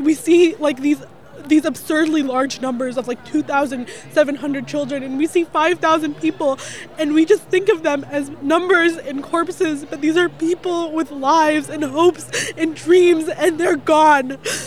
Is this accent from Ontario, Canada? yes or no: yes; Ottawa, Ontario, Canada; I was born and raised in Ottawa. My mother is from Palestine. My family were exiled to Gaza in 1948 and have been there since.